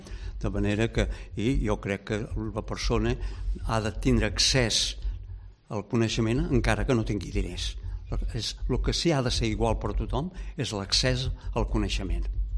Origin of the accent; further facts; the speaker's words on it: Reus, Catalonia, Spain; moved away as an adult; jo sóc fill de Reus